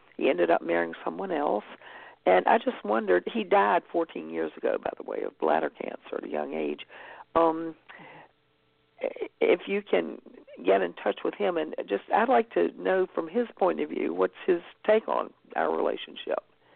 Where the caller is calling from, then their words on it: Virginia, United States; Hi, that's me. … from Virginia.